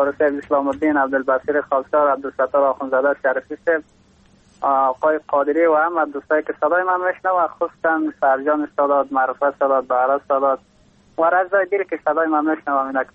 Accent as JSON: {"language": "Persian", "region": "Takhar", "country": "Afghanistan", "said": "از باستان تخار"}